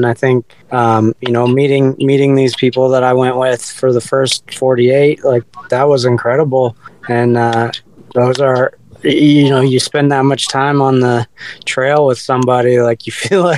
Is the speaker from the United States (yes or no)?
yes; Montana, United States; Yeah, there's black bears. I'm from Montana.